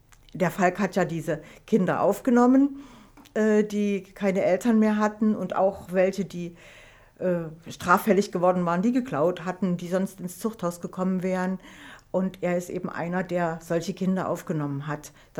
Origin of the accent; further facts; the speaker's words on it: Eisenach, Thuringia, Germany; ich bin ja in Eisenach zur Schule gegangen.